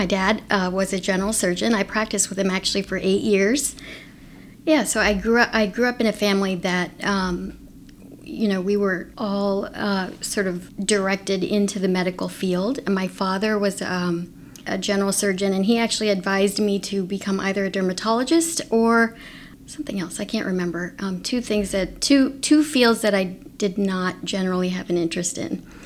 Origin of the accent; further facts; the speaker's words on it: Minneapolis, Minnesota, United States; I am originally from Minneapolis.